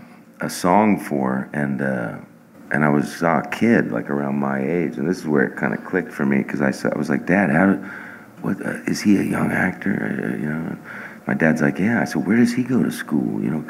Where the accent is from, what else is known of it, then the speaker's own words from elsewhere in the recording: Hollywood, California, United States; I think when I was in my school in Hollywood, because I grew up in Hollywood